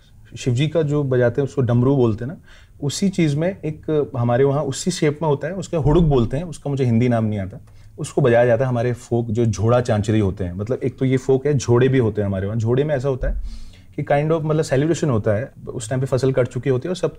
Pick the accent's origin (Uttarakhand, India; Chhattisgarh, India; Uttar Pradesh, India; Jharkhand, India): Uttarakhand, India; Dwarahat; मेरे जहाँ का मेरा गांव है वहाँ का हमारा एक छोटा सा मार्केट है वहाँ का नाम है उस नाम पे द्वाराहाट।